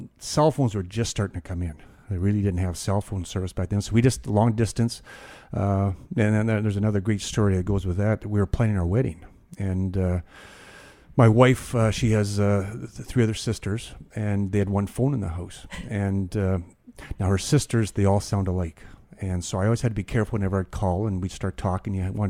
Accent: Hanna, Alberta, Canada; small farming town, about 2,000 people, and we grew up

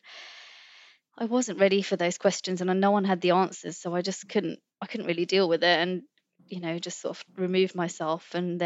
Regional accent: India; I think as an Indian woman, that was just so difficult for me to even embrace or contemplate.

